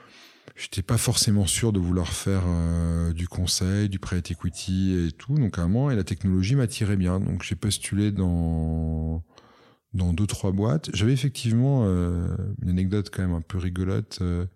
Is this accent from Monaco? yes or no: yes; Monaco; je suis monégasque, donc en plus, j'aime être pas trop loin de Monaco.